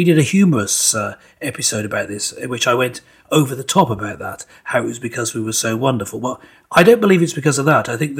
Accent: England, United Kingdom; And we should be proud of being English.

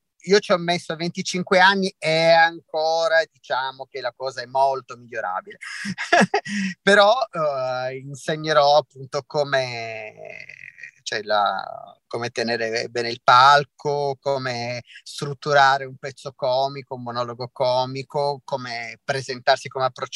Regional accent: Bari, Apulia, Italy; also born or lived in Tuscany / Genoa / Rome; now in Milan, Italy; sono stata tanti anni in Toscana, ma ho vissuto anche a Genova, ho vissuto a Roma, sono originaria di Bari, adesso abito a Milano, quindi insomma sto colonizzando un po' tutto, mi mancano le isole, ci ho lavorato ma non ci ho ancora vissuto.

